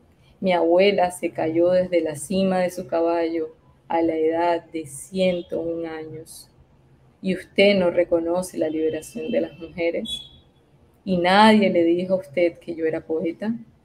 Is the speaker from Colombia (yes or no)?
yes; Barranquilla, Atlántico, Colombia; si bien crecí en la ciudad, en Barranquilla, crecí en un barrio popular, en un barrio pobre